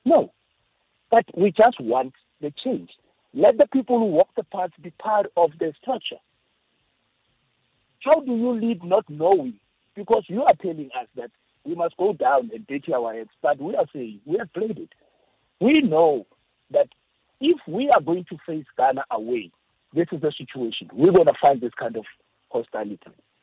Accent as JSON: {"language": "English", "country": "South Africa", "said": "I personally, I strongly believe that being a South African with my democratic rights, I stand to be corrected"}